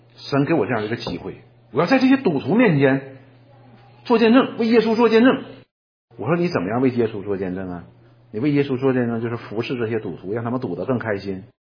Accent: China; 我们中国人有个概念叫什么

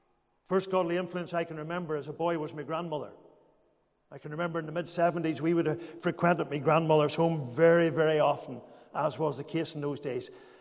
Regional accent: Northern Ireland, United Kingdom; I am originally from Macarthur, County Londonderry. A lot of you folks will be familiar with that part of the country. Grew up in a home in Macarthur with six children.

